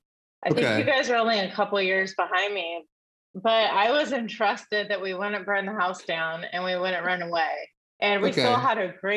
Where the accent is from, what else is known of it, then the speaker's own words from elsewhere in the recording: California, United States; also born or lived in Weitchpec; Yeah, I grew up in Humboldt County. Not only do I have family here in town in Arcata, but I have family from our reservation up in Wichpet, where I lived half and half for most of the time.